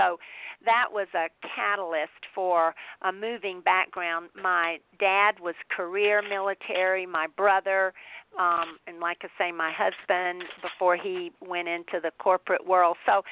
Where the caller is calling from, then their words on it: Phoenix, Arizona, United States; I'm calling from Phoenix, Arizona, and it's rather hot here.